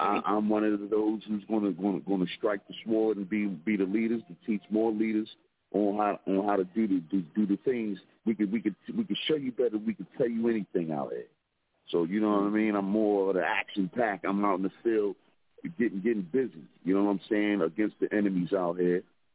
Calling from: Philadelphia, Pennsylvania, United States; Calling from the street of Philadelphia.

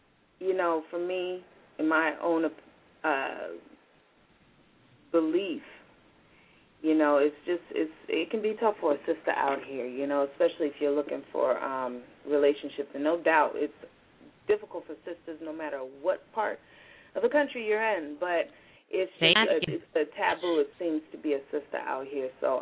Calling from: California, United States; I am calling from California.

